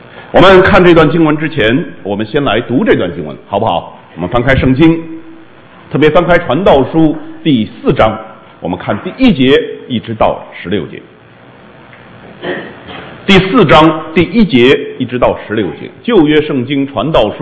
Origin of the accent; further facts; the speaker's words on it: China; now in United States; 哎，这就是我们很典型的在海外华人的写照。所以出门既然靠了朋友，我们在座的都是出门的，所以呢在国外特别实行什么同乡会啊？我们湾区好